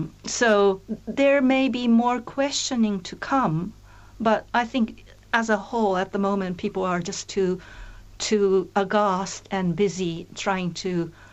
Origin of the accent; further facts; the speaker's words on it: Tokyo, Japan; I'm from Tokyo originally, and we urban folks hardly, you know, go there